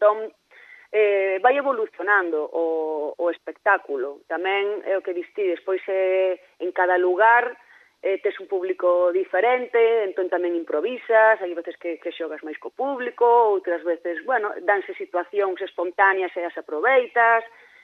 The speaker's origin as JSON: {"language": "Galician", "town": "Muxía", "region": "Galicia", "country": "Spain", "tie": "born or raised there", "also_born_or_lived": "Santiago de Compostela / Corcubión", "said": "nacín en Santiago de Compostela, pero non vin vivir ata aquí a Santiago ata que xa era adolescente. Entón, todo que a miña infancia é parte da adolescencia, pois a pasei entre Muxía e Corcubión."}